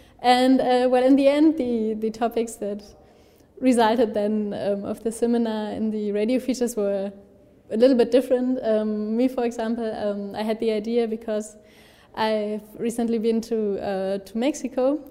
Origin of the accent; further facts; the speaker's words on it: Krefeld, North Rhine-Westphalia, Germany; now in Potsdam, Germany; I'm from Krefeld, that's close to the border to Holland, to the Netherlands. Yeah, and I've moved here to Potsdam. I'm living in Potsdam 5 years ago because of my bachelor studies.